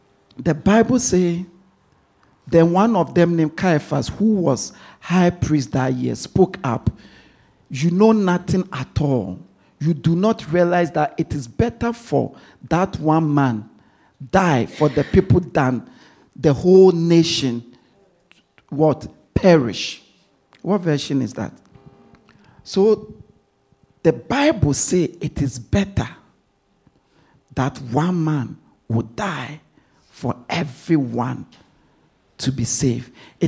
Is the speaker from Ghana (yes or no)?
yes; Ghana; Thank God I'm from Ghana.